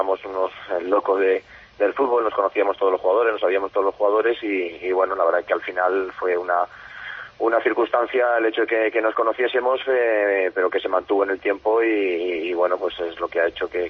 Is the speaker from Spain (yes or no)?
yes; Vitoria, Basque Country, Spain; also born or lived in Logroño; nací en Logroño, la verdad es que al poco tiempo me trasladé a Vitoria, pero bueno, sigo teniendo muchos recuerdos de ahí, porque mis padres de hecho son también riojanos, de un pueblo cerca de Aro